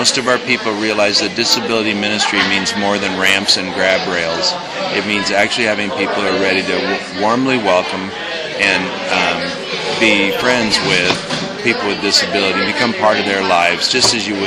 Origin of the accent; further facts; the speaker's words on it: Medford, Oregon, United States; I hail from Medford, Oregon, known to some as Mudford, Oregon.